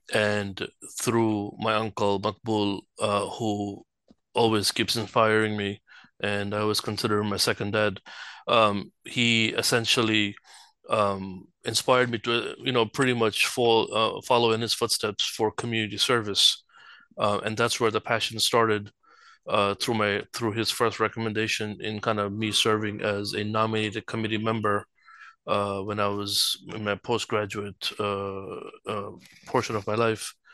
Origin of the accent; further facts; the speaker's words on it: Dar es Salaam, Tanzania; moved away as an adult; So I was born and raised in Dar es Salaam, Tanzania. I was there till the age of 18 when I left and came to North America, primarily in New York, for further education.